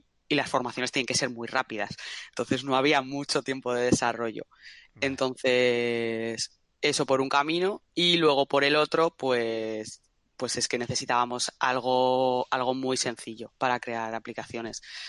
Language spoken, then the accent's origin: Spanish; Zaragoza, Aragon, Spain; Soy de Zaragoza, estudié ingeniería informática